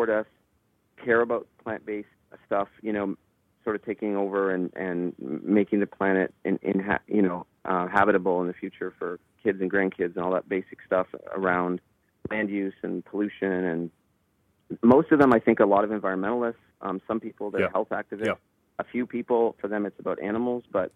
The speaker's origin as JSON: {"language": "English", "town": "Owen Sound", "region": "Ontario", "country": "Canada", "said": "I'm from Owen Sound, and I didn't have the money"}